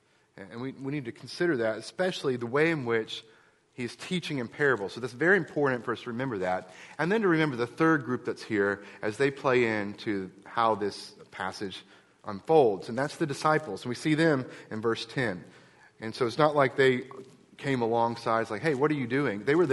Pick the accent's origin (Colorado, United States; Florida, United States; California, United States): Florida, United States; I grew up in South Florida. My father was in agribusiness. We grew sugarcane. We grew oranges.